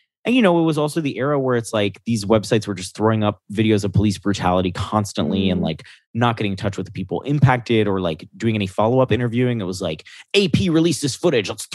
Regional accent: Florida, United States; Because as a fucking Latino growing up in Florida, I can tell you the one Republican tactic in that state every fucking election cycle.

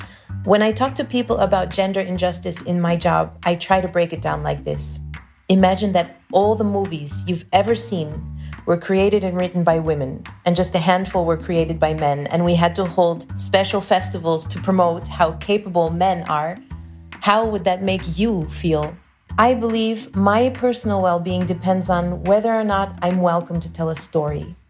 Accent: United States; now in Belgium; I'm an American citizen living and working in Belgium.

